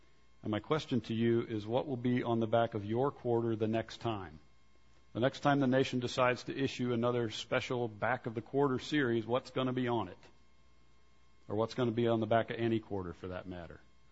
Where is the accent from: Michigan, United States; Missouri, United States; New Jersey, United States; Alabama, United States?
Missouri, United States; My home state is Missouri.